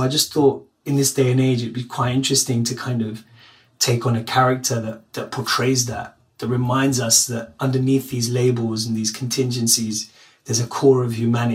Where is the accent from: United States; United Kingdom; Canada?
United Kingdom; Then in the 90s, I'm British Pakistani. Post 9/11, I'm British Muslim. Now I just would say I'm British because this is what British looks like.